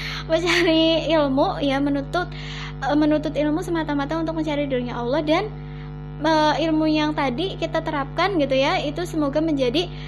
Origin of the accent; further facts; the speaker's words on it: Cilacap, Central Java, Indonesia; Saya asli dari Cilacap